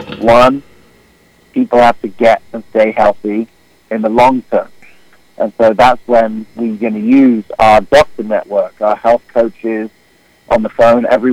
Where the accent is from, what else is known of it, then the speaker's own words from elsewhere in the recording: England, United Kingdom; also born or lived in South Africa; the children and the friends that I grew up with in England and, in South Africa. I've lived in different continents around the world